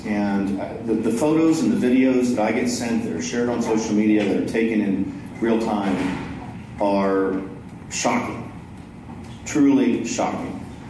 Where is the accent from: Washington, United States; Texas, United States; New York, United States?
Texas, United States; Austin; Yes, I'm from Austin. I've been here since 1984.